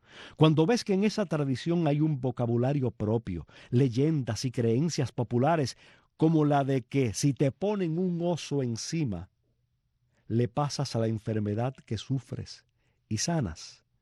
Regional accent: Cuba; moved away; todos los cubanos que nos fuimos de Cuba

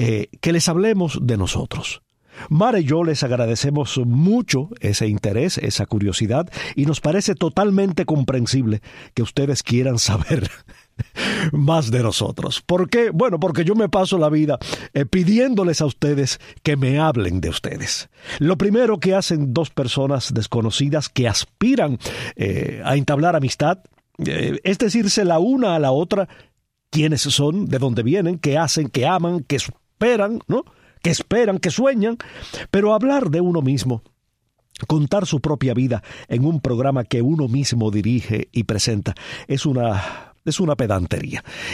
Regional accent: Palma Soriano, Santiago de Cuba, Cuba; por eso digo siempre que soy de Palma Soriano. Mi madre fue a Santiago de Cuba a dar a luz en la clínica Los Ángeles.

